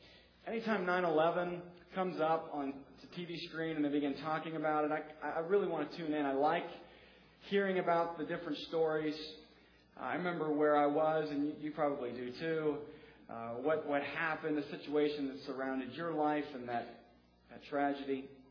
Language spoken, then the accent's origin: English; Youngstown, Ohio, United States; And the reason for that is because I'm from Youngstown.